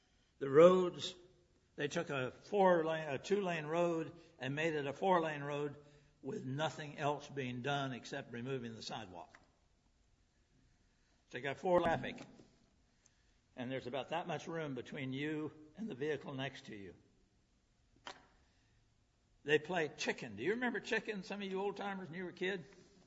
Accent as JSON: {"language": "English", "region": "Michigan", "country": "United States", "said": "And I love that. I'm from Michigan."}